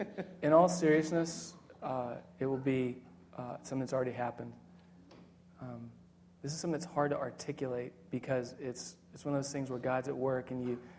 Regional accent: Texas, United States; I was born and raised in Texas, and I don't even have a Texas accent.

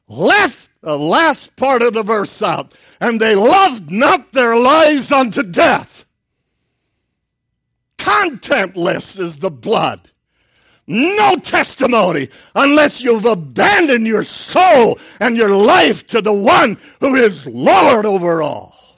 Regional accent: Chicago, Illinois, United States; When I first went, I was raised in Chicago. I thought that was the baddest of the bad.

